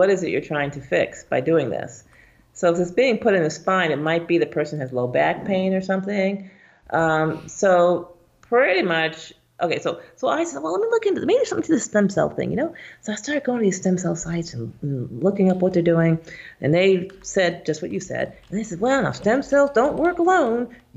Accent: Syracuse, New York, United States; So I'm from Syracuse, New York, and so this big raw food movement just took off.

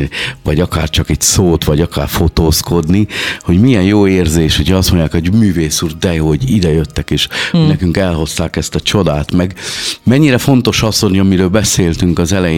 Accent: Győr, Győr-Moson-Sopron, Hungary; born there; mert hogy győri születésű vagyok

